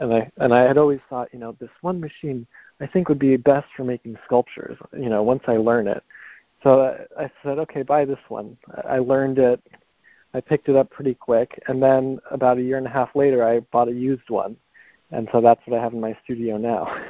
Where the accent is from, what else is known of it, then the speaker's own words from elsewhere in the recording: Connecticut, United States; I grew up in Connecticut, and then so after Pratt, I went to school in Bridgeport.